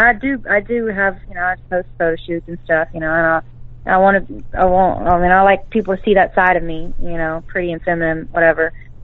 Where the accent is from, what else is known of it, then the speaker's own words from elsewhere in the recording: Atlanta, Texas, United States; now in Shreveport, United States; whenever I grew up and moved away from my small town, my hometown in Atlanta, Texas, I came to Shreveport, started working in sports bars